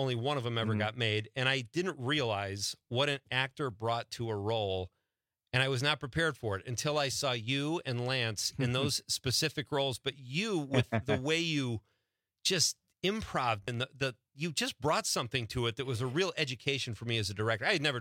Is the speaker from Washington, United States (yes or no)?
no; Chicago, Illinois, United States; No, we used to go up to when I grew up in Chicago, we'd go up to Three Lakes and Eagle River.